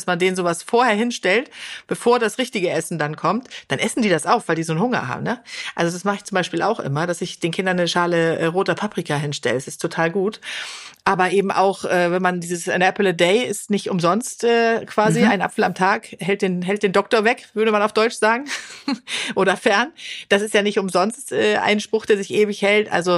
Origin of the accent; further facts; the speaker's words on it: Sweden; das haben wir auch aus meiner Heimat Schweden